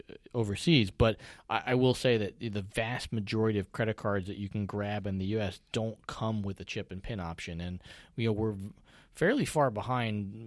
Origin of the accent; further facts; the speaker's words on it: Washington, District of Columbia, United States; at least in my hometown of D.C., I know of only one.